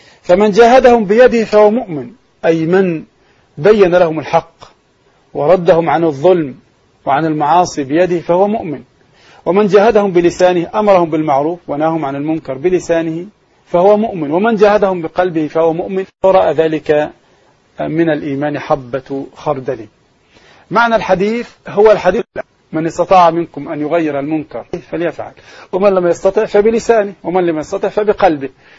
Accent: Egypt

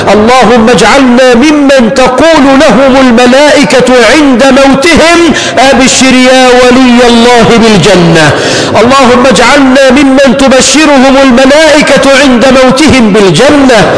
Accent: Egypt

